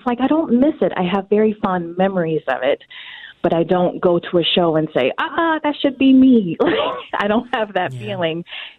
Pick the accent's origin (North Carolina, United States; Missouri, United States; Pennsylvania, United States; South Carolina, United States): North Carolina, United States; born there; Well, I was born in North Carolina many years ago